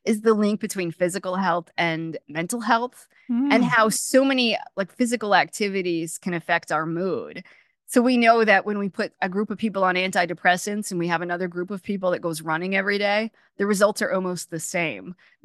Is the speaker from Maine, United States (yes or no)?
yes; Maine, United States; I don't do that because I'm from Maine and it's